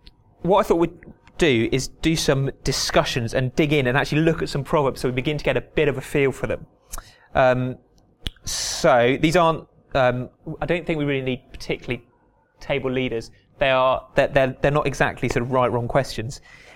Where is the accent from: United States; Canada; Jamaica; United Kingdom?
United Kingdom; South West England; When I grew up in Dorset, the Royal Marines are based down there